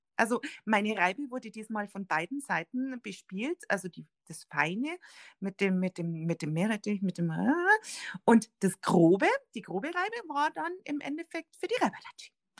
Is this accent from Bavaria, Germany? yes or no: yes; Rosenheim, Bavaria, Germany; now in Waging am See, Germany; Nein, ich bin keine Münchnerin. Also zur Not bin ich noch Rosenheimerin und jetzt bin ich Waggingerin.